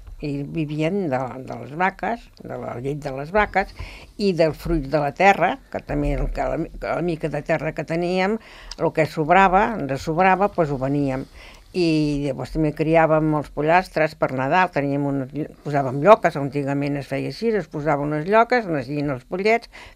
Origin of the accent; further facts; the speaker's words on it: Sant Medí, Catalonia, Spain; Jo vaig néixer a Sant Medí, al costat de l'ermita, i com vaig tenir 18 anys, me'n vaig anar a viure a Can Jané.